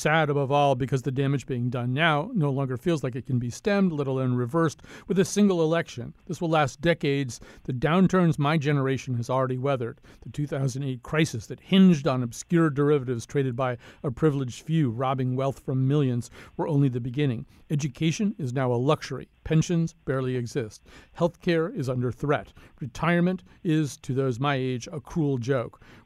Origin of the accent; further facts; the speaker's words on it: United States; I sort of wonder what I'll see in what remains of my time as an American.